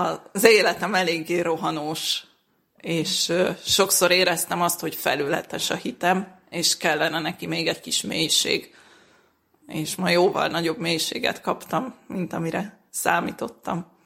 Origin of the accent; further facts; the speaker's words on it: Salomvár, Zala, Hungary; Salomvárról jöttem, 3 gyerekes édesanyja vagyok, és most már több mint 10 éve a Salomvári plébánia kántora.